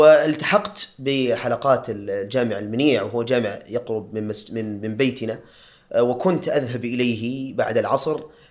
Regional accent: Riyadh, Riyadh Province, Saudi Arabia; نشأت في الرياض والاصل من مصر

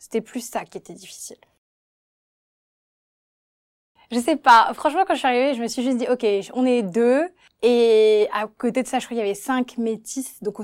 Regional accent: Douala, Littoral, Cameroon; mais j'ai grandi à Douala, j'ai vu de nombreux quartiers, de nombreuses réalités

